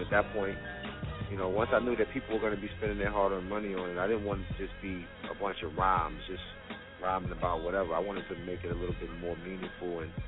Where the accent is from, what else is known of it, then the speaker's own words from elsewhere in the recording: Brooklyn, New York, United States; kind of make it a story about my childhood growing up in Brooklyn, New York, 12 years old, and how I got into hip-hop